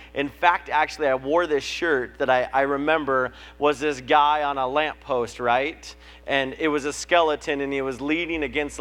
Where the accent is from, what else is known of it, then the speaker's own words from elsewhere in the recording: Billings, Montana, United States; I grew up in Billings, and so we had these amazing things called the rims.